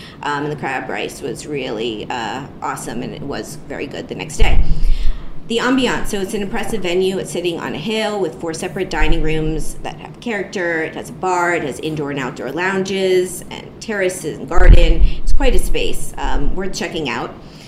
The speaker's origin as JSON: {"language": "English", "town": "Miami", "region": "Florida", "country": "United States", "tie": "born there", "said": "Personal fun fact, I was born in Miami, but my older sister was born in Tarrytown."}